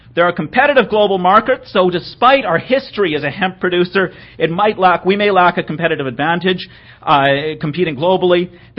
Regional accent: Canada; now in United States; And I'm a Canadian. I'm actually moving back to Canada in a few weeks

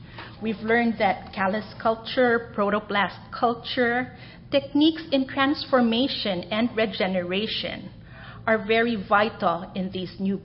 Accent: Hawaii, United States; And because I come from Hawaii and I also work with Anthuriums

